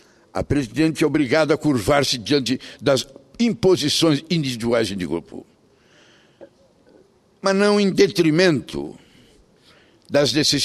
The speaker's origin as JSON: {"language": "Portuguese", "region": "Rio Grande do Sul", "country": "Brazil", "tie": "born or raised there", "said": "eu, quando era criança em Caxias ou em Porto Alegre, qualquer canto tinha uma praça"}